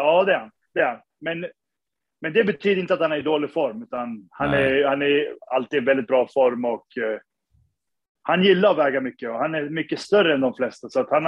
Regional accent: Sundsvall, Västernorrland County, Sweden; moved away as an adult; now in New York, United States; Jag är 31 år. Jag är född och uppvuxen i Sundsvall.

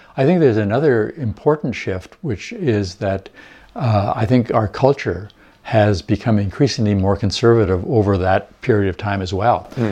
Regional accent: Winnipeg, Manitoba, Canada; even though we were prairie people, we grew up in Winnipeg.

